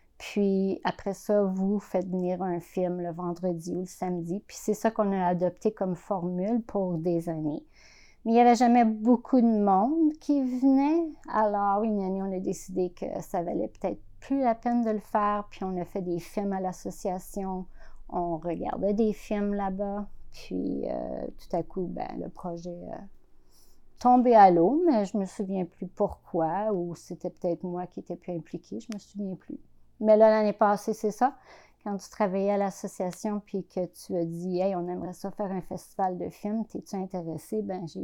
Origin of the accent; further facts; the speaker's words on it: Quebec City, Quebec, Canada; now in Montreal, Canada; Je suis originaire de Québec, mais pour faire mes études universitaires, je suis déménagée à Montréal.